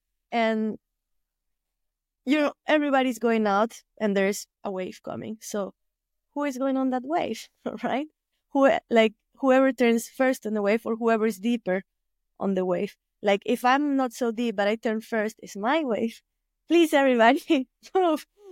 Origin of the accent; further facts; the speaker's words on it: Morro Jable, Canary Islands, Spain; English is a second language; I was born in the hospital, right? But I was raised in Morro Cable, so in the edge south of the island. And since a few years now, I live in Corralejo.